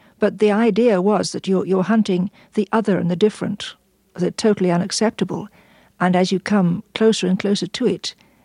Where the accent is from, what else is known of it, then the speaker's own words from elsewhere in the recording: London, United Kingdom; I was born in London a few months before the war. I spent some time there. We were there through the Blitz. We moved around a little bit. I wasn't evacuated.